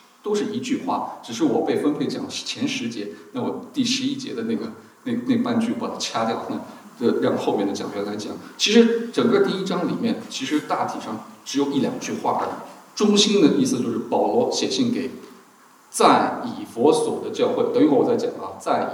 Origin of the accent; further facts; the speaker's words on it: Beijing, China; also born or lived in Shanghai; 我是大陆来的，我是大陆来的，对，忘了跟弟兄分享，我是生在上海，在北京长大的。对，所以你问我是哪里人的话，我一半一半，我的吃饭的习惯呢，都父母都是上海人，所以吃饭习惯都是上海的习惯，但是我思维方式全都是北京的思维方式